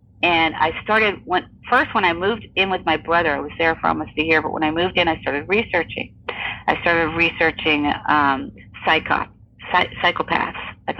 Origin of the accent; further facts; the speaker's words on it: Hollywood, Florida, United States; born there; All right, so I was born in Hollywood, Florida, which is considered South, the South.